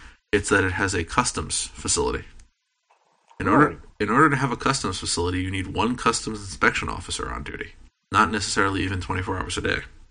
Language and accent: English; New York City, New York, United States; And I have a story about my hometown of New York City.